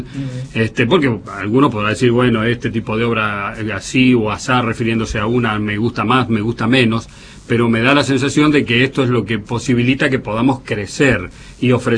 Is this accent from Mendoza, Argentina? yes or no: yes; San Rafael, Mendoza, Argentina; nosotros, obviamente, los que somos de San Rafael, que queremos mucho este lugar